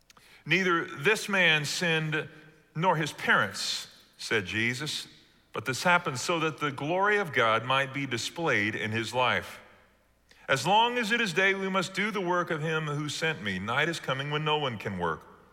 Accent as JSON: {"language": "English", "town": "Joshua", "region": "Texas", "country": "United States", "tie": "born or raised there", "said": "I grew up in the shadow of the seminary. I'm from Joshua, Texas, one of the Fighting Owls."}